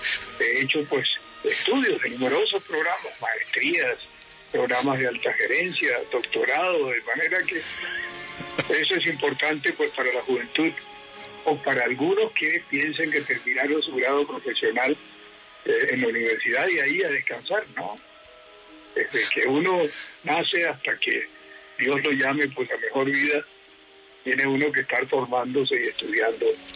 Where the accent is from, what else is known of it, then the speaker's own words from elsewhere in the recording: Venezuela; born there; Pues soy venezolano de nacimiento